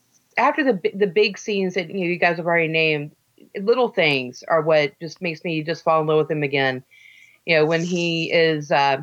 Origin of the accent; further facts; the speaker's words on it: West Virginia, United States; I mean, I grew up in West Virginia, tiny little state, tiny little town.